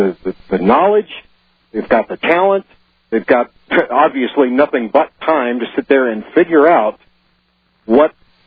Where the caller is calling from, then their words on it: New Mexico, United States; New Mexico, Alex.